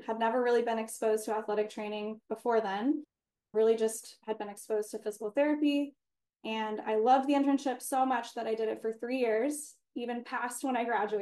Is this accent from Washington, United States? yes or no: yes; Seattle, Washington, United States; Yeah, so I'm from Seattle, Washington.